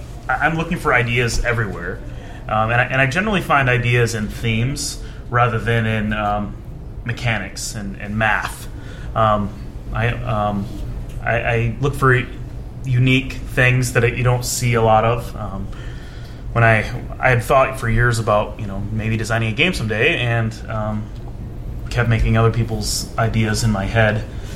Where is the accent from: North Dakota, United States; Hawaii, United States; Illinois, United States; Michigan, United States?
Michigan, United States; Flint; I'm from Flint, Michigan